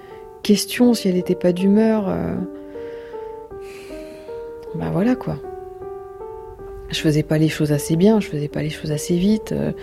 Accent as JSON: {"language": "French", "town": "Nancy", "region": "Grand Est", "country": "France", "tie": "born there", "said": "Je suis née à Nancy."}